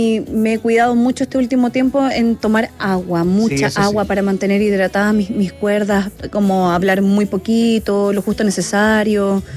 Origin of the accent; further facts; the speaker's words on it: Concepción, Biobío, Chile; Bueno, es que nosotros somos de Concepción, sí.